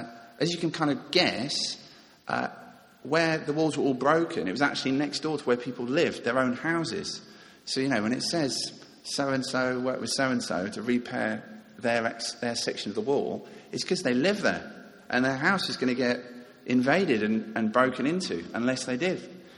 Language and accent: English; Richmond, London, United Kingdom; I was born and bred in Richmond, so I love this local community.